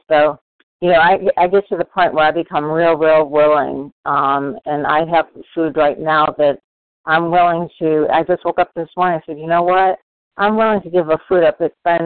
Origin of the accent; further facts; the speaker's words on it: Raleigh, North Carolina, United States; I'm from Raleigh, North Carolina.